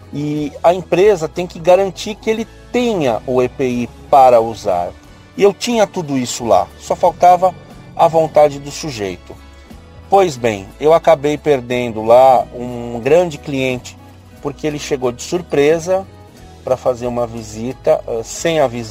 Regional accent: São Paulo, Brazil; eu sou de São Paulo.

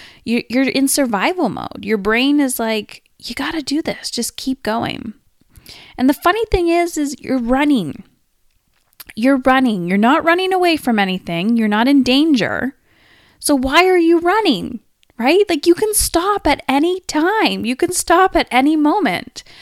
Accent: Canada; not miles, kilometers, because I'm Canadian, kilometers

